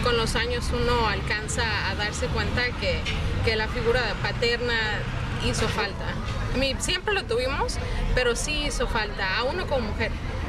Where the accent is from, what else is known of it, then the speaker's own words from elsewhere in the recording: Pachuca, Hidalgo, Mexico; born there; En Pachuca, Hidalgo.